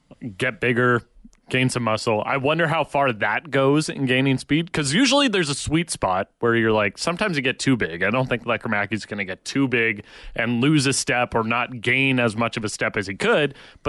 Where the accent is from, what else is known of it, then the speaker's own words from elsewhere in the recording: Chilliwack, British Columbia, Canada; I was talking about Mexican places, and I'm from Chilliwack.